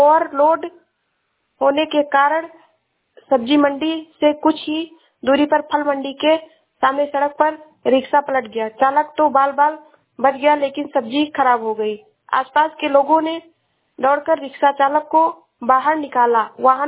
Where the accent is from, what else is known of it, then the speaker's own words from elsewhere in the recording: Shravasti, Uttar Pradesh, India; मैं जिला श्रावस्ती से हूँ।